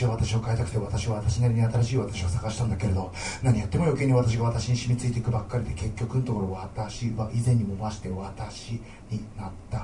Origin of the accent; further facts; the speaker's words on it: Chiba, Japan; 僕は千葉県生まれ育ちで在住ですけど、あんまり方、まあ、方言って言い方もどうなのかあれなんですけど、方言らしい方言もなくて